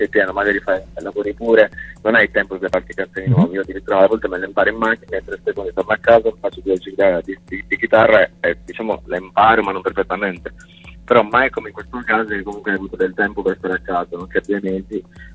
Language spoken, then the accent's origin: Italian; Sardinia, Italy; il video l'ho girato in Sardegna, se non vicino al mio paese, cioè insomma vicino.